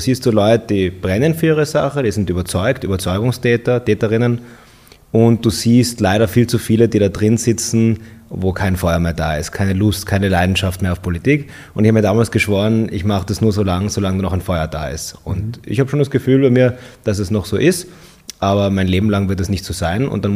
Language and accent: German; Innsbruck, Tyrol, Austria; Ich bin in Tirol aufgewachsen, in Innsbruck